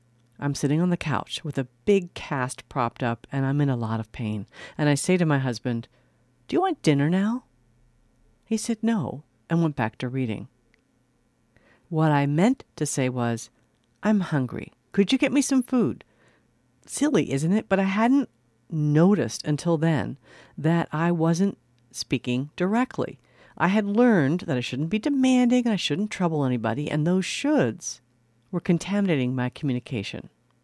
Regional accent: East Coast, United States; moved away as an adult; now in Minnesota, United States; I grew up in the East Coast, so when I moved to Minnesota after college, I got a lot of feedback about my voice being a bit too strong for the Minnesotans.

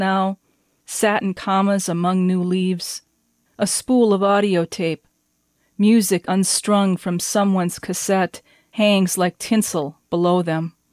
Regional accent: Esko, Minnesota, United States; I'm from Esko, Minnesota

